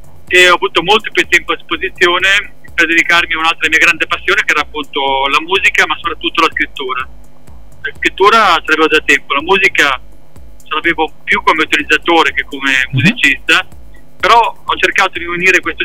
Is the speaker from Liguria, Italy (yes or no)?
yes; Genoa, Liguria, Italy; io sono un genovese atipico